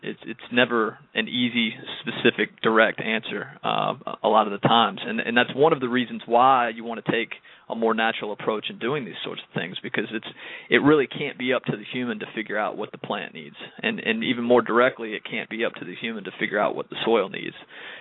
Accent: Greensboro, North Carolina, United States; I'm from Greensboro, about 3 hours up the road in the middle of the state.

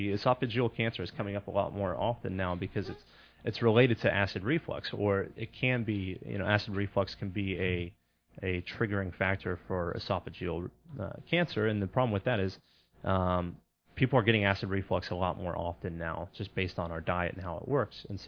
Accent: Houston, Texas, United States; Okay, so I'm from Houston. I went to Klein High School, actually, and I played soccer at Klein High School.

